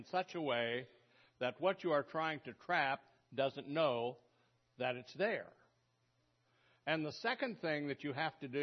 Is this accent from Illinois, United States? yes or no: no; Wyoming, United States; I was raised in Wyoming and very close to the place where we grew up, there was a big drainage ditch.